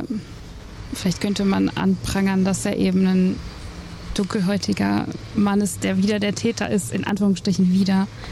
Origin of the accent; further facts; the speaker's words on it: North Rhine-Westphalia, Germany; also ich komme ja aus der Nähe von Dortmund